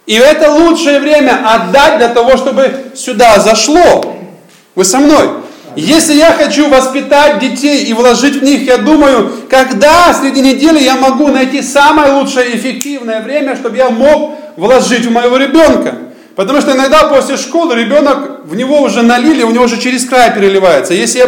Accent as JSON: {"language": "Russian", "town": "Zhytomyr", "region": "Zhytomyr Oblast", "country": "Ukraine", "said": "я сам из Украины, есть там такой город, называется Рио-де-Житомир"}